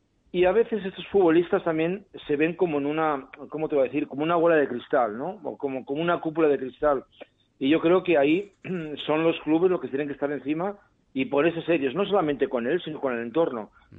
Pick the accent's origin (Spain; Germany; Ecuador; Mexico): Germany; Dortmund, North Rhine-Westphalia; Y evidentemente no es lo mismo Dortmund, que claro, es mi ciudad natal, que la conozco